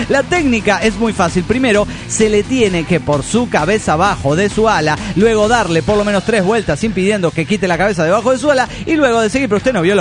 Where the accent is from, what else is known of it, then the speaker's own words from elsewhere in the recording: Tarija, Bolivia; yo soy de Tarija y vivo en Tablada Grande, que es un pueblito de Tarija. Y como soy de pueblo